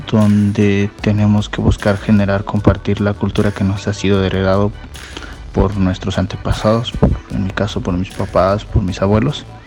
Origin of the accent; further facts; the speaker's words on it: San Juan Copala, Oaxaca, Mexico; Soy originario de San Juan Copala, en el municipio de Juzlahuaca, en Oaxaca. Soy indígena triqui.